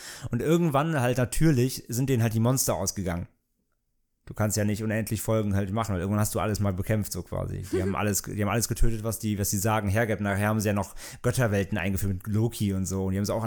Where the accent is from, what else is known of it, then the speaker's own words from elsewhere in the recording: Bad Neuenahr-Ahrweiler, Rhineland-Palatinate, Germany; born there; in meiner Geburtsstadt, Bad Neuenahr.